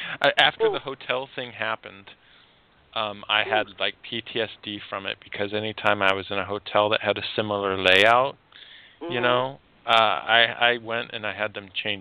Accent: New Mexico, United States; born there; I was born on in Cannon Air Force Base in New Mexico. So it's New Mexico.

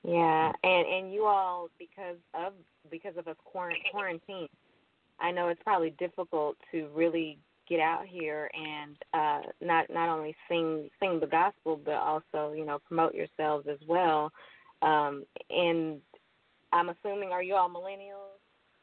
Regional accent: Baltimore, Maryland, United States; I'm from Baltimore, Maryland.

